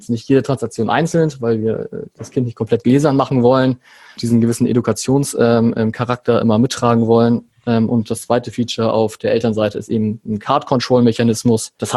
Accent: Hamburg, Germany; 31 Jahre alt, lebe in Hamburg, bin auch Hamburger

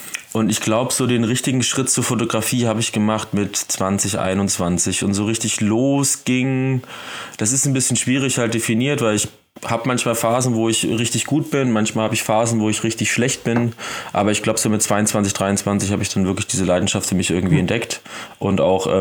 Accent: Thuringia, Germany; now in Dresden, Germany; aus der Region her, wo ich herkomme, das ist Südthüringen. Eigentlich eine recht hässliche Stadt, aber die Landschaft drumherum ist wahnsinnig schön mit unfassbar vielen Bergen, wahnsinnig vielen Flüssen und Seen.

